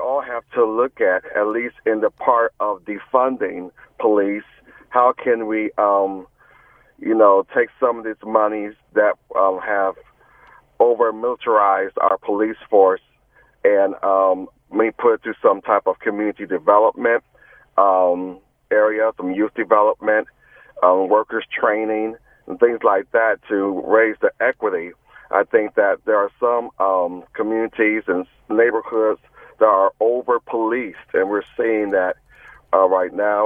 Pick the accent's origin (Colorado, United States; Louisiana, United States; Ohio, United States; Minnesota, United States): Minnesota, United States; Minneapolis; And then George Floyd happened in the town that I grew up in, my hometown, Minneapolis.